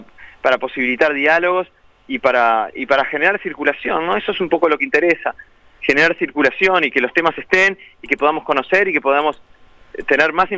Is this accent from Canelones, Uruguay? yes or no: no; Montevideo, Uruguay; para darnos cuenta que tenemos un montón, como uruguayos, como montevideanos